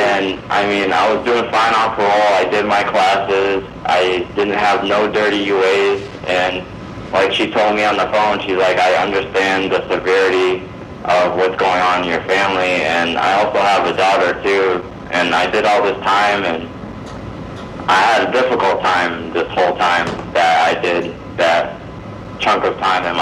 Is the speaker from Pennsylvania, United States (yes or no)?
no; Fort McDowell, Arizona, United States; I need to go back to my reservation. I'm from Fort McDowell, which is by Fountain Hills.